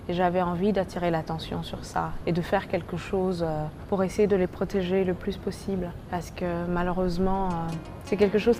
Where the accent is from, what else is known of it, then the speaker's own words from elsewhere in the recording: Mali; Je suis née et j'ai grandi au Mali.